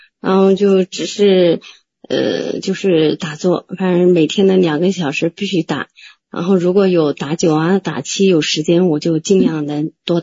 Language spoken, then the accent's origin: Chinese; Suizhou, Hubei, China; 我是湖北随州的。